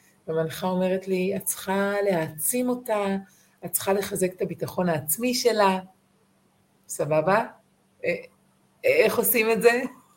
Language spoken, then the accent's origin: Hebrew; Southern District, Israel; אני גדלתי בקיבוץ בנגב